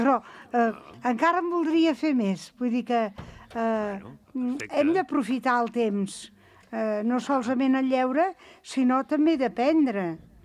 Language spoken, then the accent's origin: Catalan; Catalonia, Spain; Són 2 dies, la pela. Aquí som catalans, eh?